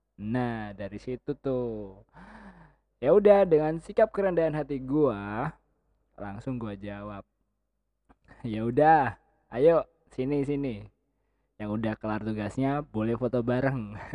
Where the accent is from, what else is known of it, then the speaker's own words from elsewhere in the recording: Banyuwangi, East Java, Indonesia; Jadi, pada kala itu ada sekolah menengah pertama di daerah gua, Banyuwangi.